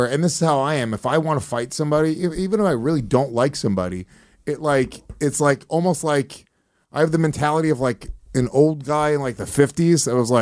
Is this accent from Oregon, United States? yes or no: no; West Haverstraw, New York, United States; Like, if I, where I grew up on Railroad Avenue in West Havistraw, if 15 of those kids jumped me